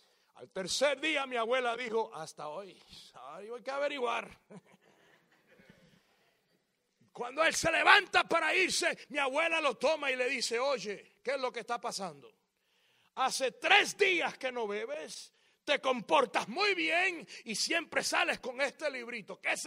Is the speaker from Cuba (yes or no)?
yes; Florida, Camagüey, Cuba; mi país natal, Florida, Camagüey, Cuba.